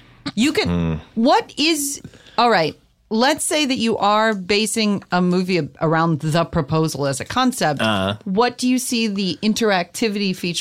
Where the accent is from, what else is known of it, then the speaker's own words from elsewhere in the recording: Chicago, Illinois, United States; Me personally? Chicago.